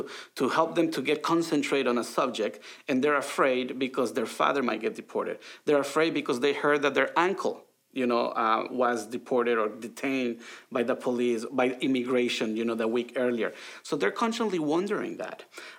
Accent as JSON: {"language": "English", "country": "Honduras", "said": "I'll give you an example. I'm from Honduras."}